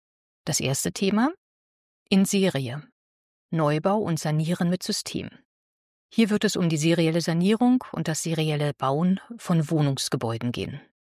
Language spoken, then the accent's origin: German; Brandenburg, Germany; born there; gebürtige Brandenburgerin